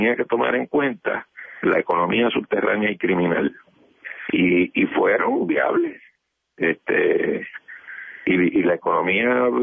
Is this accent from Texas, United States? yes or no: no; New York, United States; born there; Yo nací en Nueva York.